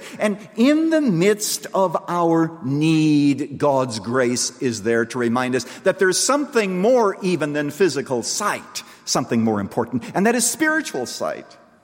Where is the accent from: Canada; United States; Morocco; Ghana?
Canada; the church that I grew up in Canada.